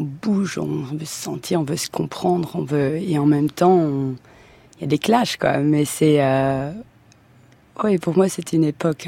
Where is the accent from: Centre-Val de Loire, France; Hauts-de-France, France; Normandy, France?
Hauts-de-France, France; Roubaix; on est monté vers le nord parce que je suis de Roubaix, donc pour un peu aussi, moi, c'était un petit clin d'œil sur d'où je venais.